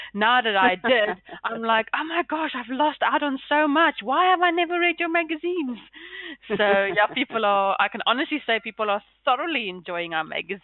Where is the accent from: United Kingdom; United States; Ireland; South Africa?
South Africa; now in New Zealand; Myself, not being a Kiwi from South Africa, being here 6 months, I know the beauty what this country has.